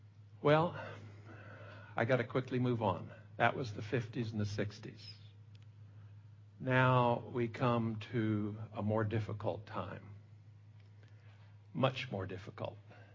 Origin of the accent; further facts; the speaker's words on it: Fort Worth, Texas, United States; I grew up in Fort Worth, Texas, and Fortis Dedamore came through there regularly and held tent meetings.